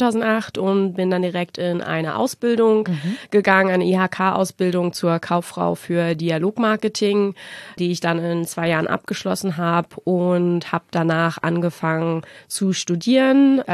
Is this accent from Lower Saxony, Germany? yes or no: no; Berlin, Germany; Ich bin 35 Jahre alt und komme aus Berlin direkt und bin gerade frisch in eine tolle Wohnung in Lichtenberg gezogen.